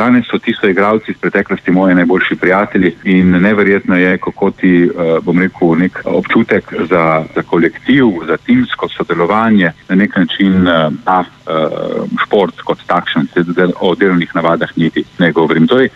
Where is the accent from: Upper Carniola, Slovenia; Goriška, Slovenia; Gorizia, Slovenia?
Goriška, Slovenia; Bilje; v mojem rojstnem kraju v Biljah pri Novi Gorici dolga leta organizirali dobrodelni nogometni spektakel